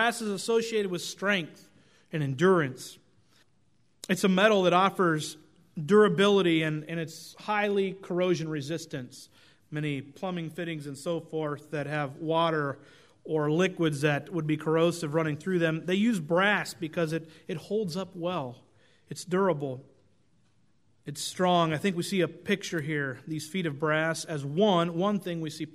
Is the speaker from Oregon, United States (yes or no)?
yes; Oregon, United States; Growing up in Oregon, we often went to the Pacific Ocean